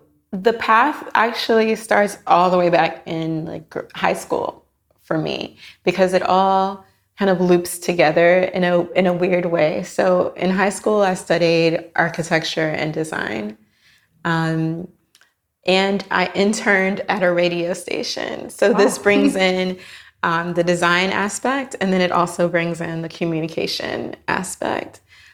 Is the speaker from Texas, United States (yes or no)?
no; Miami, Florida, United States; I am from Miami, Florida. I'm an African-American woman.